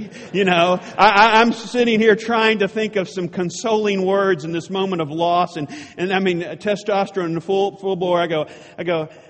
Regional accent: Dallas, Texas, United States; I grew up in Dallas, as was stated earlier, a native Texan, and I refer to the Red River as the Jordan River

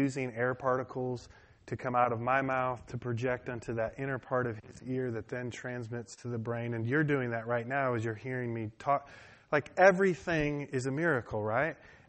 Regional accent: Detroit, Michigan, United States; I learned that in Detroit. I grew up in Detroit.

